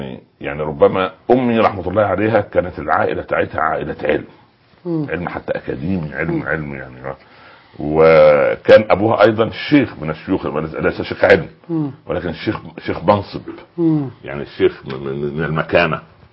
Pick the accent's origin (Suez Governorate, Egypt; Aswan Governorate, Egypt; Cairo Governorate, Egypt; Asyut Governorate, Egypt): Cairo Governorate, Egypt; Cairo; لانها كانت مضطرة عندنا في القاهرة